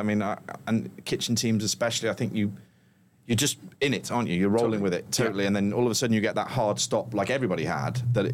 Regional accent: Liverpool, North West England, United Kingdom; I'm from Liverpool and we have a way of saying the pool, and the same as you guys.

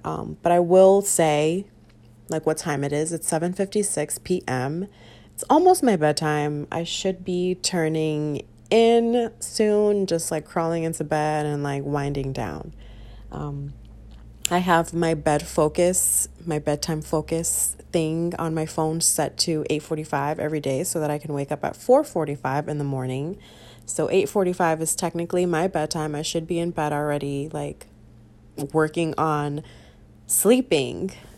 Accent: United States; born there; I'm 34 years old. I'm a single Puerto Rican woman. I live in Connecticut. I was born in the United States, yada, yada, yada.

